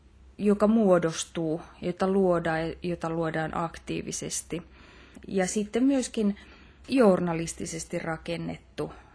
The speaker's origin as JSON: {"language": "Finnish", "town": "Tampere", "region": "Pirkanmaa", "country": "Finland", "also_born_or_lived": "Brussels", "lives_now": "Tallinn, Estonia", "said": "kun mä oon asunut Tampereella, ja olen sieltä kotoisin ja sitten olen opiskellut myös Turun yliopistossa ennen kuin siirryin Helsinkiin. Ja myöhemmin sitten nyt olen asunut myöskin Brysselissä ja tällä hetkellä Tallinnassa"}